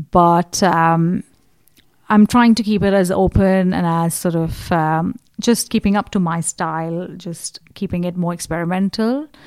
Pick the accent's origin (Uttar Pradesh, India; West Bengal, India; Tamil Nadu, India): West Bengal, India; Kolkata; And I grew up in Calcutta, which is the heart communist bed.